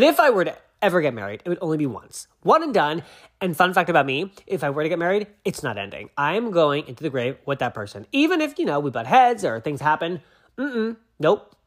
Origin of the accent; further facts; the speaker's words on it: Massachusetts, United States; And I'm from Massachusetts. Like, where's my success, hunty?